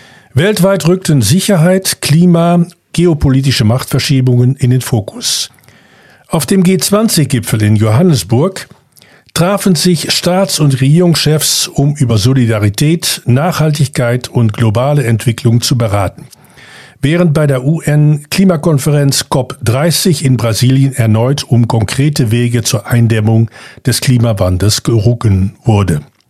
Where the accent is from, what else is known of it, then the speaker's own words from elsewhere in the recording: Netherlands; German is a second language; als Niederländer